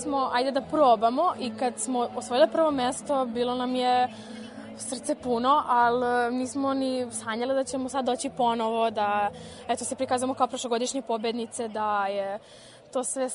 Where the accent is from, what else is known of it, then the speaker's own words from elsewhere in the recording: Jakovo, Belgrade, Serbia; Iz Jakova.